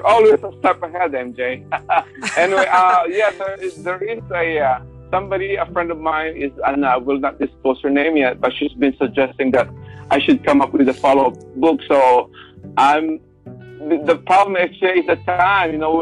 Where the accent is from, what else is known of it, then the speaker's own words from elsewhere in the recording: Gabon, Philippines; They really take me back to my childhood days in Gabon. By the way, I grew up in Gabon. I didn't even grow up in the town proper. I grew up in the barrio of Gabon.